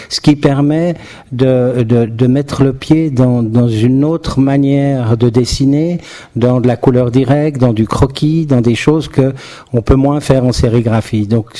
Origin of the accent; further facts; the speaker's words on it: Switzerland; accent: Swiss; vous avez pu remarquer mon accent particulier. Donc nous sommes Suisses.